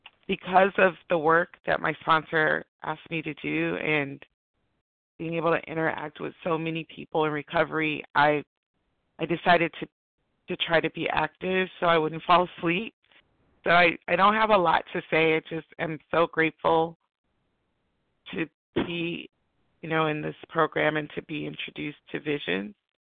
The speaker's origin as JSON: {"language": "English", "region": "California", "country": "United States", "said": "Greetings. … compulsive overeater. I'm from Southern California, and I'm a newcomer."}